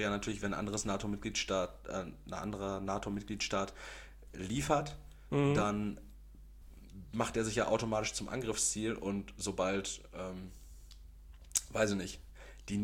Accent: Austria; Digga, ich bin Österreicher.

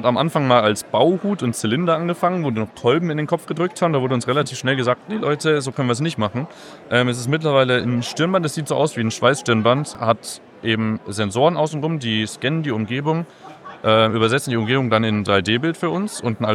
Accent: Baden-Württemberg, Germany; Wir kommen eigentlich aus dem Raum Stuttgart

